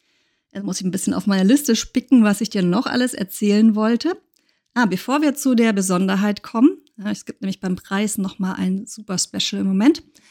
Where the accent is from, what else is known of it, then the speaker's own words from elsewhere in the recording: Germany; now in Spain; Ich bin Deutsche, wohne in Spanien.